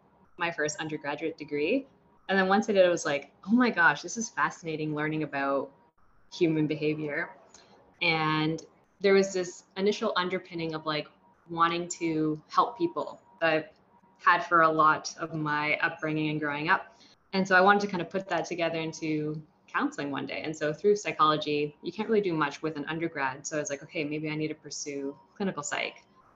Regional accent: Hamilton, Ontario, Canada; born there; And I was born in Hamilton, Ontario, to parents who emigrated from El Salvador.

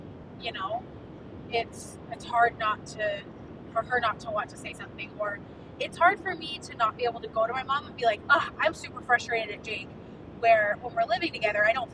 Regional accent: California, United States; also born or lived in Oklahoma / Texas; I've made a lot of drastic moves where from my hometown, where I lived in California, San Diego was 24 hours away. Then I moved to Oklahoma, and that was 30 hours away.

